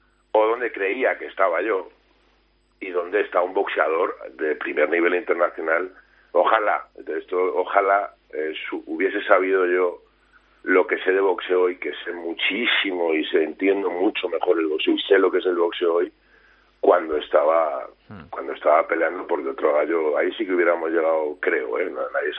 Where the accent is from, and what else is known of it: Pedrete, Community of Madrid, Spain; born or raised there; also born or lived in Beirut, Lebanon